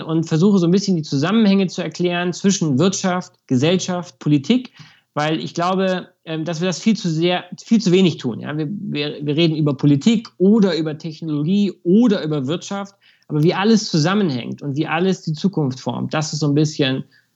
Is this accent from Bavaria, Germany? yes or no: yes; Munich, Bavaria, Germany; München ist meine Heimat natürlich und der Ort, an dem ich lebe. Ich liebe München.